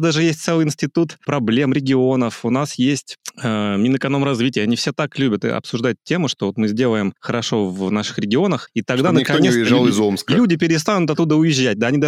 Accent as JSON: {"language": "Russian", "town": "Omsk", "region": "Omsk Oblast", "country": "Russia", "said": "во-первых, я из Омска"}